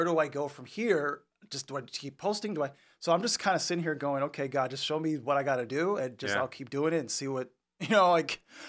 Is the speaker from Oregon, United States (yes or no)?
no; Inglewood, California, United States; Well, I grew up in Inglewood and grew up with my grandparents